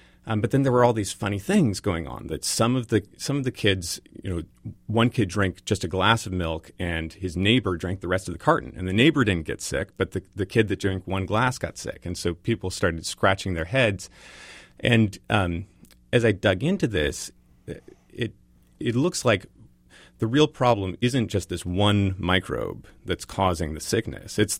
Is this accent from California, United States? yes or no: yes; Berkeley, California, United States; born there; I was born at home in Berkeley, California, and then my family, that wasn't natural enough, so we moved up to the country.